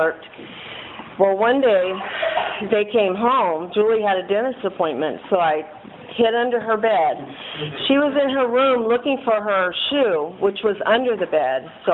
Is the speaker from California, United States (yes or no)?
yes; Bakersfield, California, United States; I was born and raised in Bakersfield, better known as Okieville, if anybody knows Bakersfield.